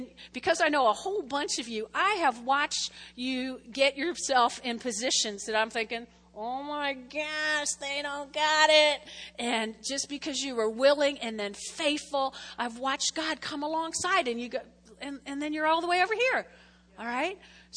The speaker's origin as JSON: {"language": "English", "region": "New York", "country": "United States", "said": "I'm from New York, you know, New York area."}